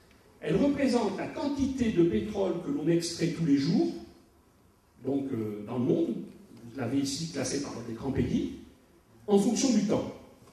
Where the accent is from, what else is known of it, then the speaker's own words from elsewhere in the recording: Bordeaux, Nouvelle-Aquitaine, France; Je suis toujours bordelais pour ma famille, je travaille à Paris et un peu partout dans le monde, mais je suis bordelais pendant le week-end